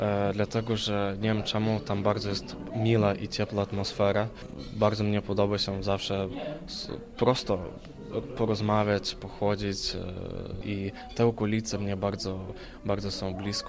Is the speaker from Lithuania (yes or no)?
yes; Vilnius, Vilnius County, Lithuania; Ja jestem z Wilna, chodziłem zawsze do polskiej szkoły i na co dzień rozmawiamy z rodziną po polsku.